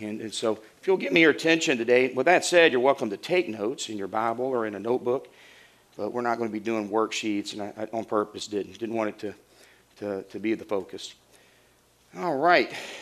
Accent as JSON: {"language": "English", "region": "Arkansas", "country": "United States", "accent": "Arkansas", "said": "My Arkansas accent just doesn't seem to have the impact that your British accent has."}